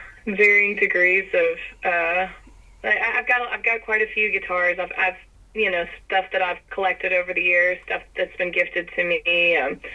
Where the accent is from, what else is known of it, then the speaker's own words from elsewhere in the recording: Kansas City, Missouri, United States; especially growing up in Kansas City, I could have gone to a jam any night of the week.